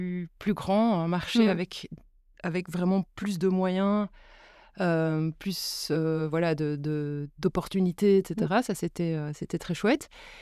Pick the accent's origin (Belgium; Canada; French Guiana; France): Belgium; parce que chez nous, en Belgique, ça reste petit et tout le monde se connaît